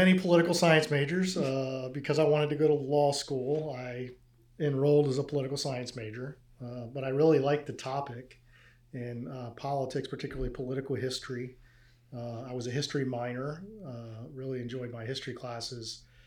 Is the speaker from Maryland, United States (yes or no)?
yes; Maryland, United States; So I was born in Maryland, just outside of D.C., in 1970.